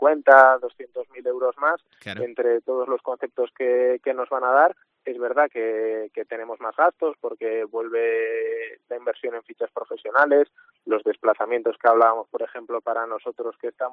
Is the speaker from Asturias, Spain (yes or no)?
yes; Oviedo, Asturias, Spain; yo soy de Oviedo